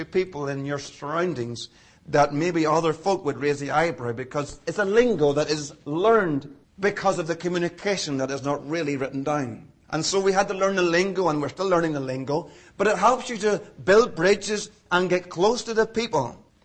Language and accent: English; Northern Ireland, United Kingdom; So I told her I was from Northern Ireland.